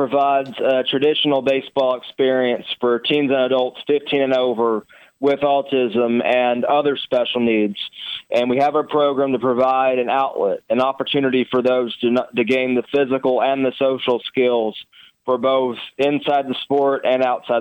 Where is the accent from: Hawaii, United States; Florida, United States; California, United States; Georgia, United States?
Georgia, United States; Hiram; In fact, I played one successful year of youth baseball in my hometown of Hiram, Georgia.